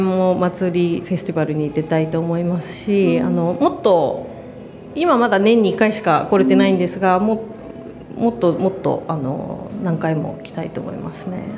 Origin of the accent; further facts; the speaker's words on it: Higashimatsushima, Miyagi, Japan; 私たちの実家が、宮城県の東松島市というところで、3.11 の、震災で津波で大きな被害を受けた場所でもあるんですが、